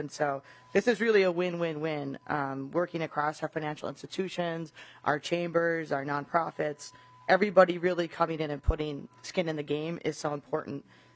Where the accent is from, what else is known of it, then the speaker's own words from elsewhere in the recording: Minnesota, United States; I'm from Greater Minnesota, how do we make sure our communities are engaged